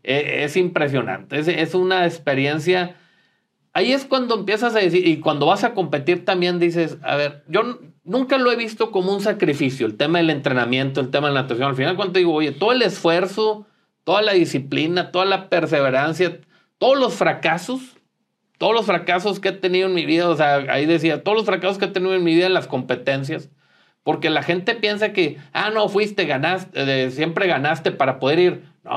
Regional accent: Saltillo, Coahuila, Mexico; soy saltillense, soy coahuilense, soy mexicano, o sea, estoy representando a mi país en la máxima justa deportiva

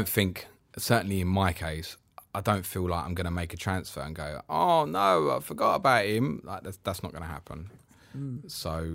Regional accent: United Kingdom; Nah, we're British. It's not masculine.

